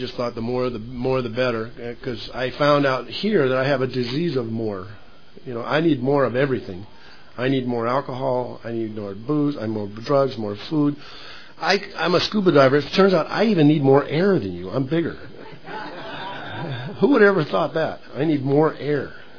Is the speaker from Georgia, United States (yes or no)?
no; San Diego, California, United States; I grew up in San Diego, Southern California from here. And, they drank, too. They had a lot of alcohol down there. And I grew up 20 minutes from the border